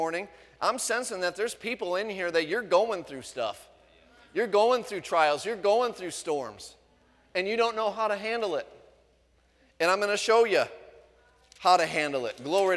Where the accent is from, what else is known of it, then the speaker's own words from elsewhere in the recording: United States; But I'm a Christian before I'm an American.